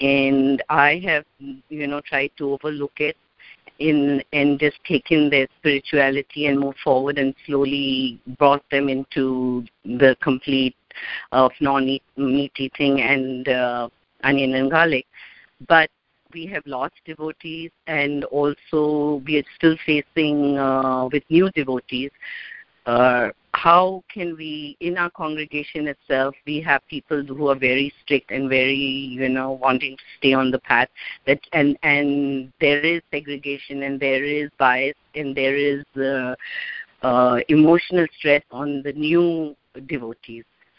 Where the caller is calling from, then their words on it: Bloomington, Illinois, United States; Prabhuji, I'm calling from Bloomington, Illinois.